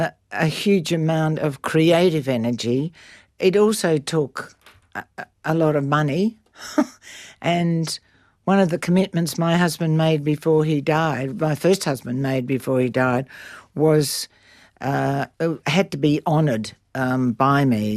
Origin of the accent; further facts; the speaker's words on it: Western Australia, Australia; Albany in my home state.